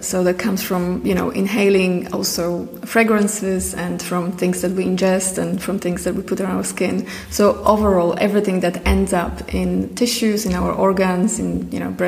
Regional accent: Poland; English is a second language; now in Mallorca, Spain; I am originally from Poland. And right now I live on Mallorca. I've been here for the last 9 years.

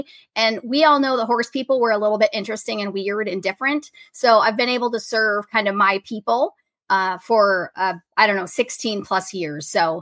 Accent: Michigan, United States; Michigan, yes.

